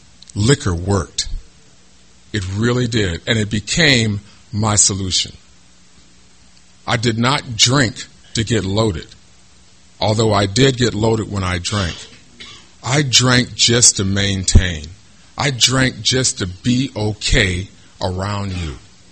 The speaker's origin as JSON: {"language": "English", "region": "Midwest", "country": "United States", "tie": "born there", "said": "I was born in the Midwest to a middle-class family"}